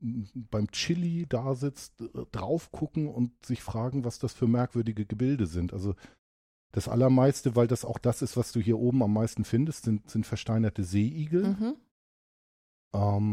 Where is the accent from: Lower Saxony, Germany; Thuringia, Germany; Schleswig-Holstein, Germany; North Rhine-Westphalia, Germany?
Schleswig-Holstein, Germany; Kappeln; ich bin an der Ostseeküste aufgewachsen, im schönen Örtchen Kappeln an der Schlei, um genau zu sein. Das liegt in Schleswig-Holstein so weit oben im Norden, dass man fast schon Dänemark sehen kann von da aus.